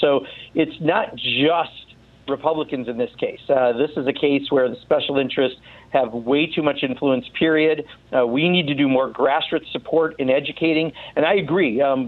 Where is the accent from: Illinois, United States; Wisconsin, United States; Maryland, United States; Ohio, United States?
Wisconsin, United States; calling from Wisconsin, thanks so much, my home state